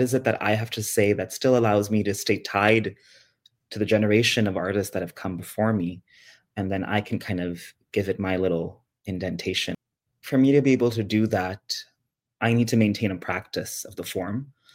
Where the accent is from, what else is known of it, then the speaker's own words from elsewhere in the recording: Montreal, Quebec, Canada; I'm South Asian, yes. I grew up in Montreal. No one in my family has a practice of this form. And because I'm Bangladeshi